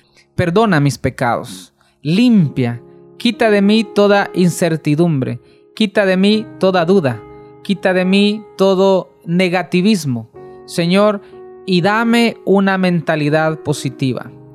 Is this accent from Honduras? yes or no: yes; Valle de Ángeles, Francisco Morazán, Honduras; Mi pueblo, Valle de Ángeles.